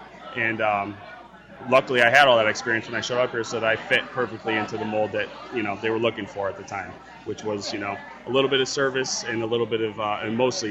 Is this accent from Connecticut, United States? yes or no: yes; Torrington, Connecticut, United States; I'm from Torrington, Connecticut.